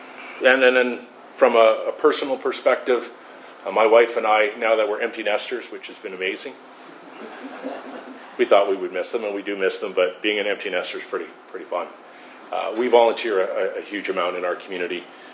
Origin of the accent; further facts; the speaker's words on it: Victoria, British Columbia, Canada; also born or lived in Ottawa, Canada; then I ended up moving to Ottawa in 99. My wife and I got married in 1999. She's from Victoria. I was from Victoria.